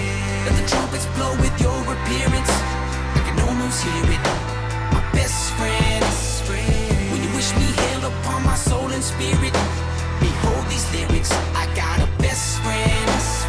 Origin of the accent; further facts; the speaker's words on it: Southern US, United States; But I grew up in the Bible Belt.